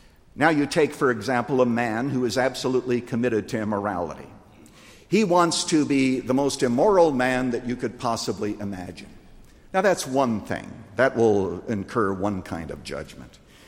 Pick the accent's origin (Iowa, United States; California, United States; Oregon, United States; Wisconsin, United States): Iowa, United States; We used to do them all the time when we were growing up in Iowa.